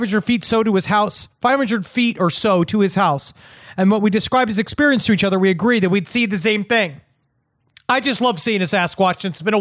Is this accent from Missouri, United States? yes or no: no; Texas, United States; I grew up in Texas as well, and I didn't actually realize how crazy my childhood was until I was quite a bit older